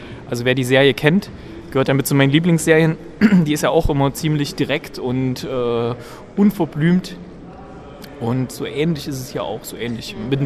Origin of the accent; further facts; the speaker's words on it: Gera, Thuringia, Germany; also aus meiner alten Heimatstadt Gera kenne ich das.